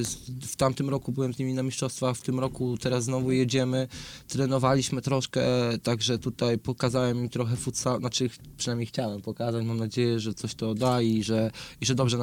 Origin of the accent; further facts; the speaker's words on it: Opole, Opole Voivodeship, Poland; bo jestem z Opola, tak, jestem, urodziłem się tu